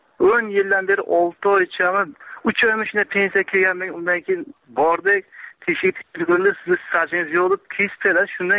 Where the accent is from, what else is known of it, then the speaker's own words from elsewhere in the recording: Samarkand, Samarqand Region, Uzbekistan; Men Samarqanddan, bitta qo'lim yo'q